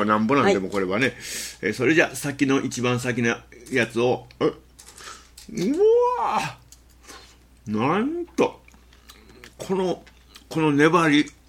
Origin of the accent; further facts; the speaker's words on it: Kansai, Japan; やっぱりどうしても僕ら関西の人間は5つに慣れてるからね